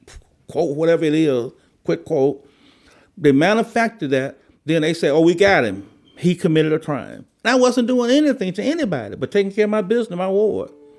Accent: Arkansas, United States; I came from Arkansas. Arkansas is a hospitality state. We speak to everybody. And in Arkansas, people, they pretty much say what they mean and they mean what they say. And that's where I come from.

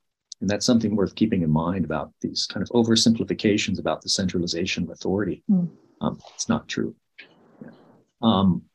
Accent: Mexico; I crossed my first border. I was raised in Mexico.

